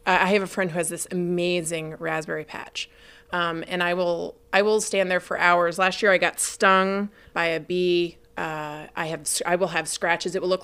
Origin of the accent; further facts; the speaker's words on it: Alaska, United States; I grew up on Chena Hot Springs Road.